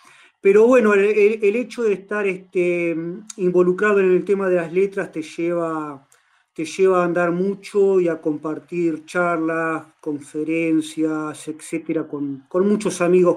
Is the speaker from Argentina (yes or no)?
yes; Tandil, Buenos Aires Province, Argentina; born there; nací en Tandil y vivo en Tandil.